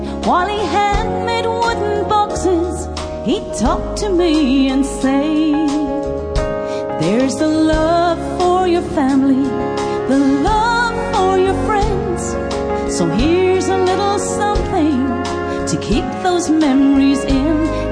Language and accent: English; Ireland; I come from Ireland, by the way, in case you're not too sure where the accent is from.